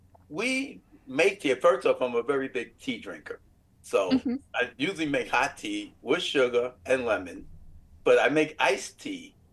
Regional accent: Bronx, New York, United States; So part of growing up in the South Bronx, you learn to drink, you learn to curse, and you learn to fight.

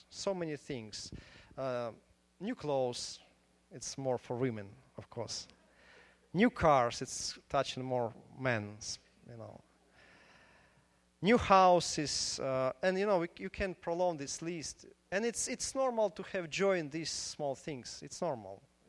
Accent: Ukraine; English is a second language; moved away; I came from Ukraine, I heard a lot about elections.

